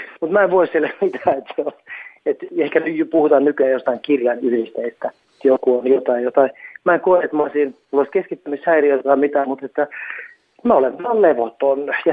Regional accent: Nurmijärvi, Uusimaa, Finland; Mä oon Nurmijärven kotoisin. Siis se on kumminkin semmoinen myös niin kuin kylä.

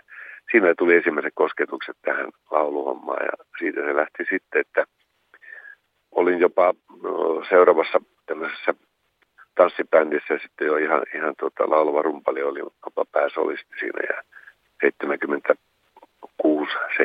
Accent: Tervola, Lapland, Finland; meillä siellä mun kotipaikka on Tervolassa, Tervolan Koivunkylä ja eli Rovaniemen ja Kemin välillä

